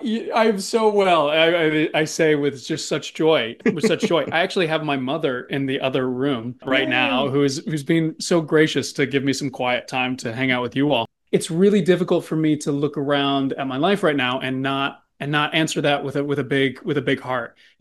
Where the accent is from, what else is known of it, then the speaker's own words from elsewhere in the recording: Virginia, United States; also born or lived in Colorado, United States; You know, I grew up in Virginia. I went to school down in Georgia, there in Arizona.